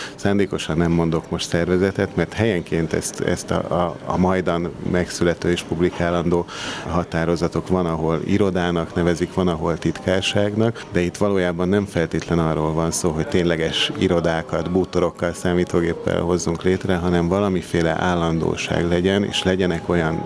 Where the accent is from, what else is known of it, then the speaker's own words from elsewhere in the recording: Budapest, Hungary; Budapesten nőttem fel, úgyhogy Margit körút, Ferenciek tere